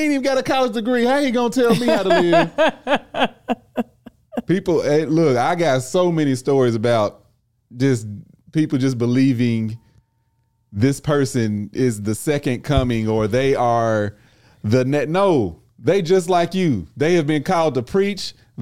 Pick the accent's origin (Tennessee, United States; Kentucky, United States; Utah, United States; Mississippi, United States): Kentucky, United States; Lexington; but I grew up even in Lexington, Kentucky, and I saw some shit at a very young age